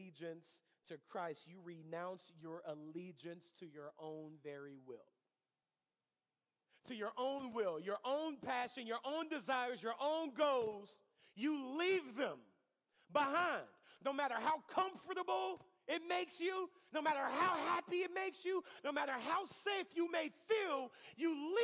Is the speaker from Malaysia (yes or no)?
no; England, United Kingdom; now in United States; Whenever I became a U.S. citizen, I had to denounce the country that I'm from.